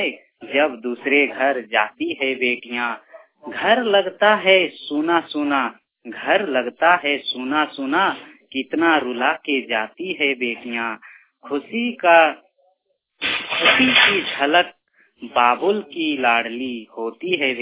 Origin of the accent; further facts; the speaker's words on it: Jharkhand, India; जो बोकारो डिस्ट्रिक्ट के फतेहपुर ग्राम से ब्रज ग्राम का रहने वाला हूं